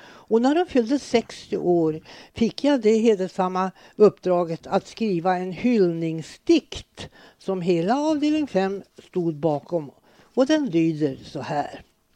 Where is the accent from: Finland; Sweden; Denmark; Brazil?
Sweden; Krokstaby, Västernorrland County; born there; och är nu 93 år. Jag är född i Krokstaby i Själavads församling.